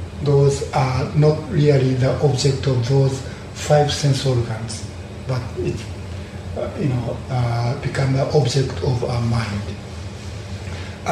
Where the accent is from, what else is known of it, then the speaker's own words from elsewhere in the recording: Japan; first language Japanese; English is a second language; Because I'm from Japan, you know, my view is basically Japanese, and I use a Japanese language.